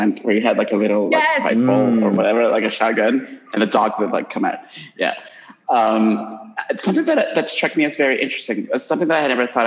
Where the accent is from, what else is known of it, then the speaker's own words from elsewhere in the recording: Honduras; I'm currently in my home country in Honduras